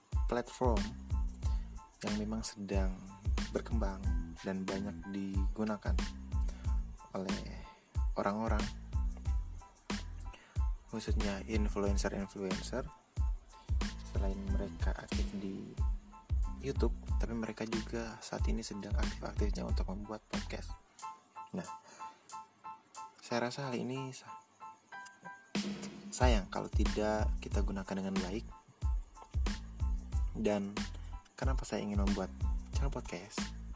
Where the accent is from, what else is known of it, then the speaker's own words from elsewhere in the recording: Tidore, North Maluku, Indonesia; Saya berasal dari Kota Tidore. Bagi teman-teman dulu yang pernah melihat uang 1000 yang dulu, itu ada gambar pulaunya. Nah, di situ ditulis Pulau Tidore dan Maitara. Pulau ini terletak di Provinsi Maluku Utara.